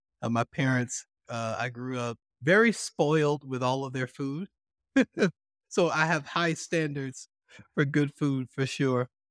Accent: Birmingham, Alabama, United States; I grew up in Alabama, Birmingham specifically, like I mentioned before. It's an interesting place where I grew up. I grew up on the edge of a city limit

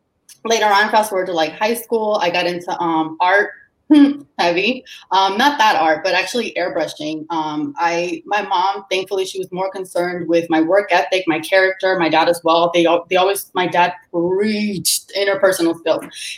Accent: Atlanta, Georgia, United States; I am from Atlanta.

